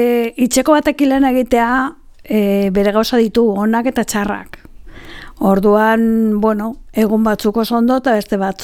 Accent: Zestoa, Basque Country, Spain; born there; Iraetan, ila inork ez dut ezautzen nun dagoen.

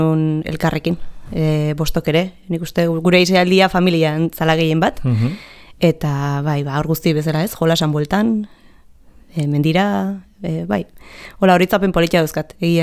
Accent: Lezo, Basque Country, Spain; Lezoarra naiz, sortzez, eta 1988an jaio nintzen.

